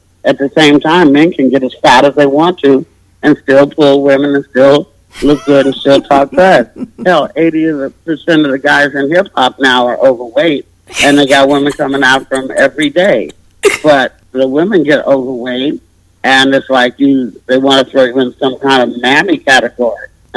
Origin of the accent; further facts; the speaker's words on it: Arkansas, United States; born there; Because I was born in Arkansas.